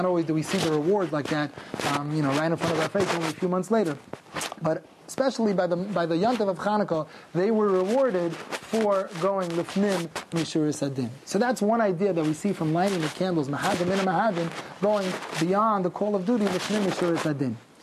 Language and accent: English; Kew Gardens, New York, United States; So I'm originally from Kew Gardens.